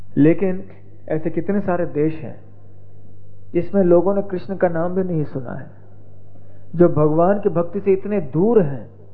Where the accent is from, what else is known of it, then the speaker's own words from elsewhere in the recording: India; born there; हमारा कितना सौभाग्य है कि हमारा जन्म ये भारतवर्ष में हुआ है